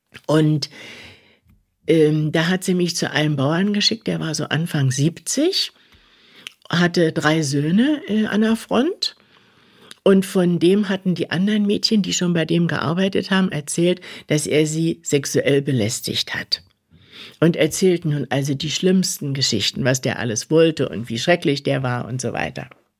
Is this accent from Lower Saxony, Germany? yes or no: no; Berlin, Germany; Ja, ich sage, naja, aus Berlin.